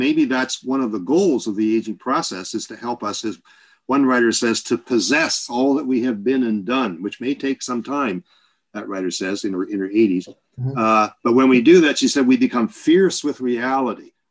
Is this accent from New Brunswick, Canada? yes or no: yes; Harvey Station, New Brunswick, Canada; I was born at a very young age and I grew up in Harvey Station and blah, blah, blah.